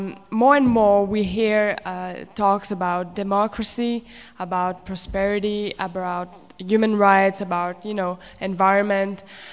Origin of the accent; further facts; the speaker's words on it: Quebec City, Quebec, Canada; and I'm from Quebec City.